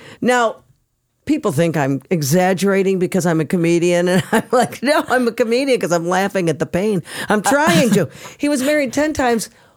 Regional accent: Michigan, United States; Metro Detroit. I'm not from Detroit proper. I'm not a proper Detroiter. I'm downriver. I'm a downriver rat.

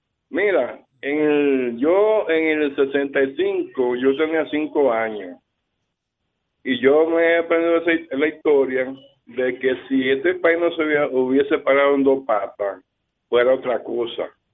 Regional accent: Dominican Republic; Somos dominicanos y que se pierda todo, menos la patria.

